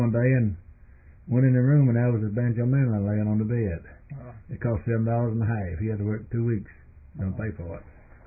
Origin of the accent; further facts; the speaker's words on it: Milledgeville, Georgia, United States; Well, I grew up down in Baldwin County, Georgia, little town of Milledgeville.